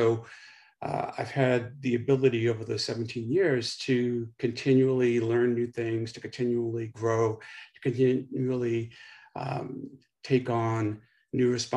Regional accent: Baton Rouge, Louisiana, United States; But growing up in Baton Rouge, when I was a teenager, I used to work in his office during the summers.

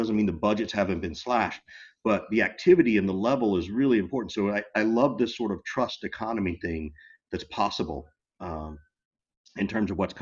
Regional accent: Macon, Georgia, United States; The cool thing, like I grew up in the South, I grew up in the deep South, Macon, Georgia.

